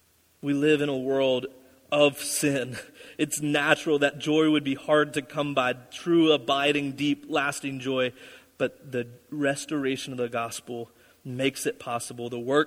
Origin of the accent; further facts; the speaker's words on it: United States; I'm from Union County. Maybe I should know this stuff.